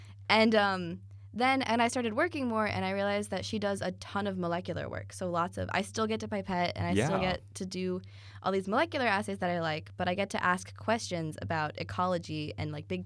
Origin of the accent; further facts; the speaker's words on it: Florida, United States; Well, I'm from South Florida.